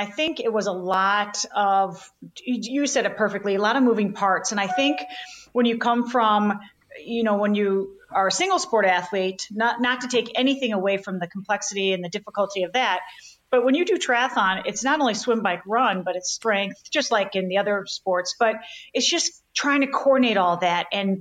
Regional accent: Chicago, Illinois, United States; I mean, I'm born and raised in Chicago, and this is life, right?

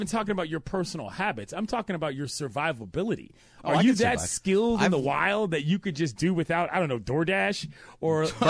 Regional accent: East Coast, United States; it's 50 degrees and I'm from the East Coast. So like I'm used to a certain amount of cold

